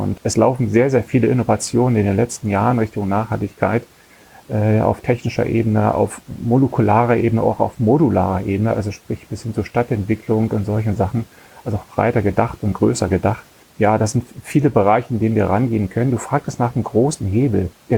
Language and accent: German; Germany; ich komme aus der DDR